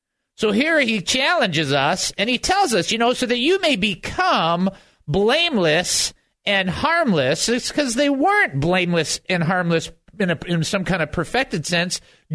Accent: Detroit, Michigan, United States; I mean, I grew up in Detroit, three-story house with a basement.

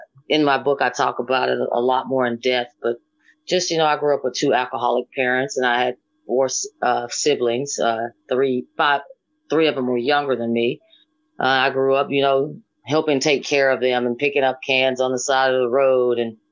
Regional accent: Stringtown, Oklahoma, United States; Most of my cousins played at Stringtown though, because I grew up in Stringtown. I actually went to high school in Atoka

